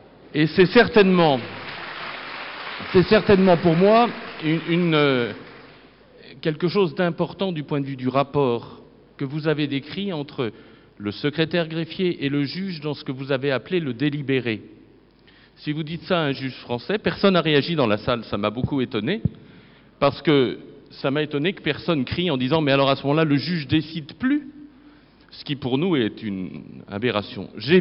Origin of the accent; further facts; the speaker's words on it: France; Il me semble que chez nous, en France, on évoluera en termes d'équipe de travail autour du magistrat